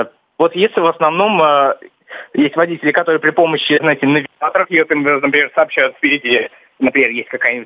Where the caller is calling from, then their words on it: Saint Petersburg, Russia; я из Санкт-Петербурга.